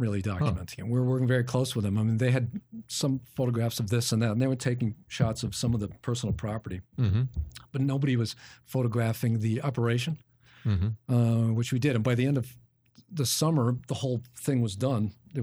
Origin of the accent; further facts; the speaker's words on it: New York, United States; So that's one of the great things about being a New Yorker these days to me.